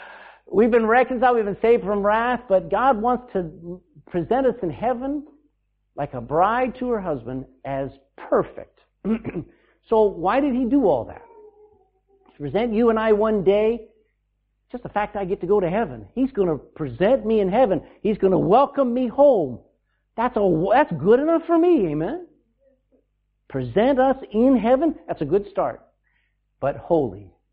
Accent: Texas, United States; now in Ireland; I actually have three citizenships. Amen. I'm Texan first. Amen. I'm now Irish

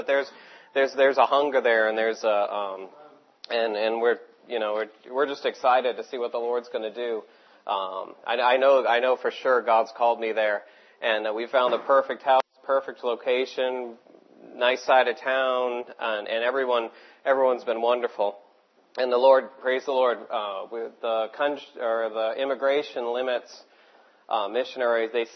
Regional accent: United States; accent: American; But they heard my American accent, and they were, I was just stupid, you know.

